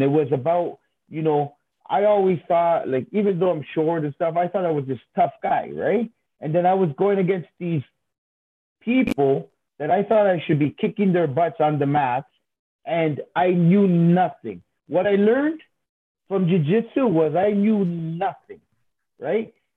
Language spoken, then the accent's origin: English; Toronto, Ontario, Canada; I did grow up I was born and raised in Toronto, right?